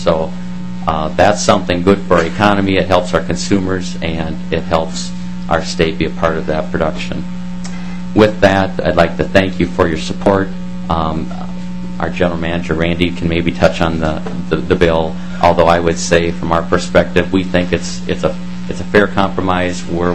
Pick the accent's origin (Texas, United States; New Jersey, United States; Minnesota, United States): Minnesota, United States; Kasson; I'm from Kasson. I farm there and serve on the Alcorn board.